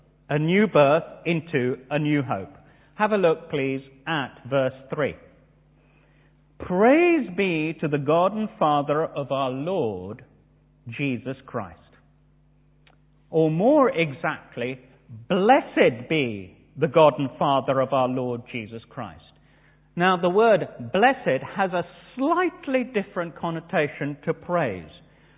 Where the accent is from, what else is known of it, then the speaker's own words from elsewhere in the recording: India; born there; I was born to Indian Parsi parents, and therefore I am, racially speaking, an Indian. I was born in India, therefore I became an Indian citizen.